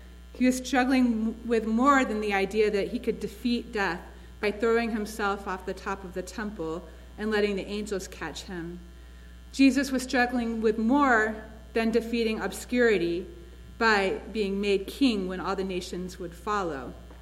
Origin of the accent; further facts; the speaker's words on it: Atlanta, Georgia, United States; I am from the South, so we know how to shop for survival. Growing up in Atlanta